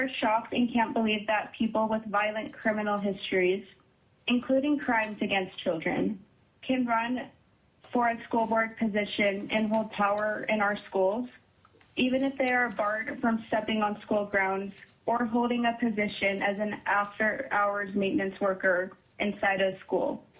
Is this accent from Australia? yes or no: no; Tok, Alaska, United States; I am from Tok, Alaska, and I am representing myself as a student and a concerned lifelong Alaska resident.